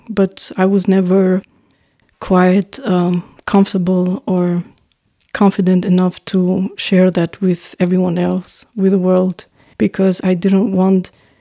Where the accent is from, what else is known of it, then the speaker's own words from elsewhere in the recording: North Macedonia; English is a second language; I tend to say I'm from Albania. But actually, in my passport, I'm not from Albania. I'm from North Macedonia. But I'm Albanian from North Macedonia.